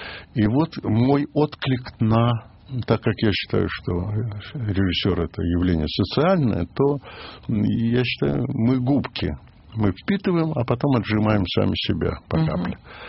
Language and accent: Russian; Kyiv, Ukraine; я киевлянин, могила моих родителей в Киеве, сестра моя родная в Киеве